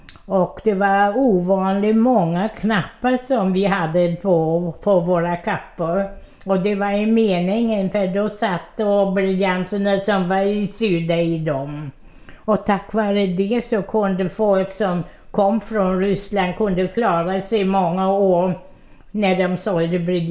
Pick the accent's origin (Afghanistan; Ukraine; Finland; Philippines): Ukraine; Odesa, Odesa Oblast; now in Sweden; Vi bodde i Odessa, det ligger i Ukraina.